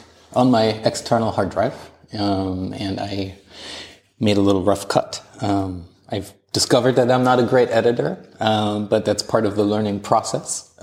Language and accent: English; Germany; I come from a family where I grew up in Germany, so everything is very structured.